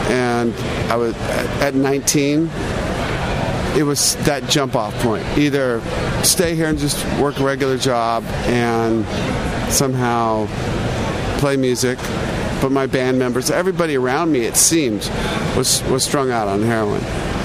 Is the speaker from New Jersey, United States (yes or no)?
no; Seattle, Washington, United States; Yeah, growing up in Seattle. Great family. Youngest of eight kids.